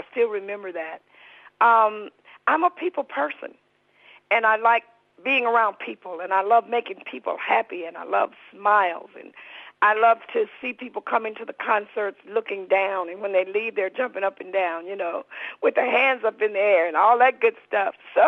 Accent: Alabama, United States; we were very, very poor family growing up in Alabama.

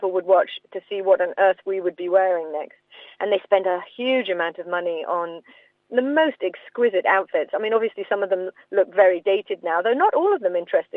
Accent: England, United Kingdom; we're both being English, you know, we had a lot to talk about living out in LA.

